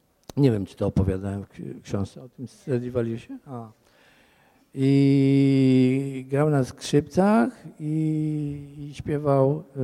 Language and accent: Polish; Radzymin, Masovian Voivodeship, Poland; Ponieważ jestem z Radzymina.